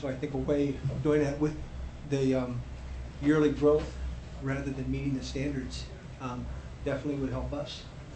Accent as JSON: {"language": "English", "town": "Nome", "region": "Alaska", "country": "United States", "said": "I'm from Nome."}